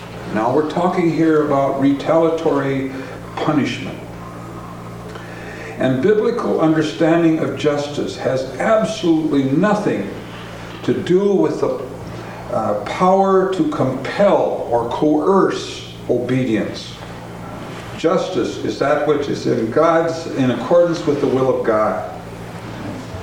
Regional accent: South Dakota, United States; We come from South Dakota

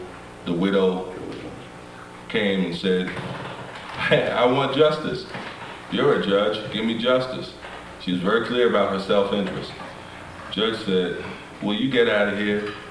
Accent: Brooklyn, New York, United States; growing up in Bedford-Stuyvesant, being taught as an African-American that my fate was on my face

